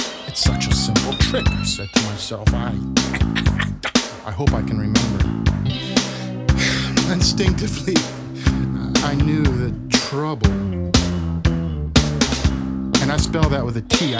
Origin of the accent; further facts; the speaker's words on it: Miami, Florida, United States; born there; I was born in Miami, Florida, 1953.